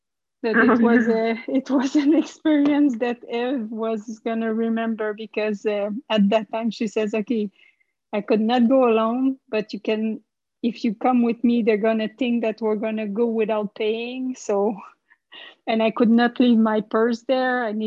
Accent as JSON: {"language": "English", "town": "Montreal", "region": "Quebec", "country": "Canada", "said": "We're from Montreal, but we used to go to that restaurant when she was having her vision."}